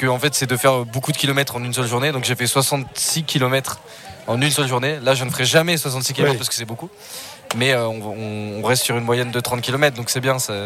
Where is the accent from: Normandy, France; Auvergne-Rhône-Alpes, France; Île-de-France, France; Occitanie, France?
Auvergne-Rhône-Alpes, France; Sallanches; born there; now in Nancy, France; jusqu'à la ville là où je suis né, donc à Sallanches, en Haute-Savoie.